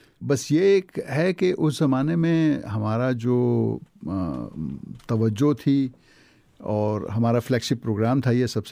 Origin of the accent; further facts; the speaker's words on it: Karachi, Sindh, Pakistan; first language Pashto; Urdu is a second language; میں کراچی میں پلا بڑا, باوجود اس کے کہ میرے گھر میں کراچی میں بھی ہم پشتو میں ہی بات کرتے تھے اور ظاہر ہے گاؤں میں تو پشتو ہی بولتے تھے.